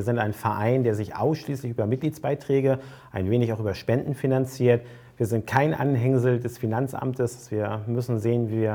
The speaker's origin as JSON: {"language": "German", "region": "Hamburg", "country": "Germany", "said": "Also ich finde natürlich die Hamburger Fälle als Hamburger ganz interessant"}